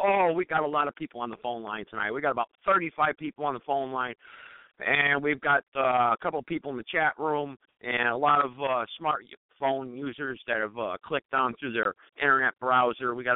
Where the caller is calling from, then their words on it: Reidsville, North Carolina, United States; I'm broadcasting from Reidsville, North Carolina, really Greensboro, North Carolina, the triad here.